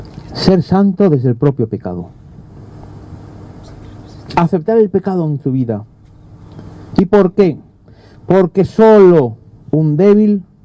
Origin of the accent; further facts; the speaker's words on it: Galicia, Spain; Los que somos de Galicia sabemos que cae la lluvia y te mojas, ¿no?